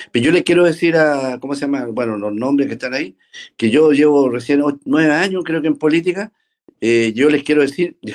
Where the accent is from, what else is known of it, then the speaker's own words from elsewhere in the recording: Antofagasta, Chile; Yo soy del norte, conozco la salitrera, conozco los salares, soy de Antofagasta, donde está el litio.